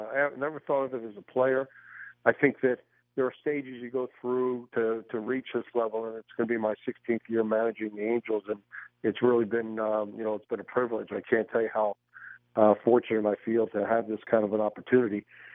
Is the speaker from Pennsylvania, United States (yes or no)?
yes; Philadelphia, Pennsylvania, United States; I think growing up in Philadelphia, it was a badge of honor to hang in there and make that play at the plate.